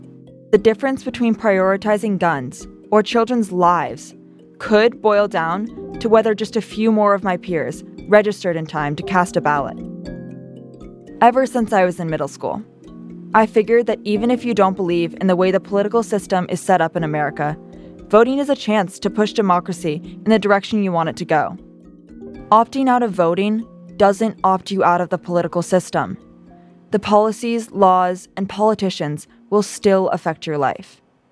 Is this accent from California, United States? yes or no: yes; California, United States; I realized the issues felt more urgent to me in my home state.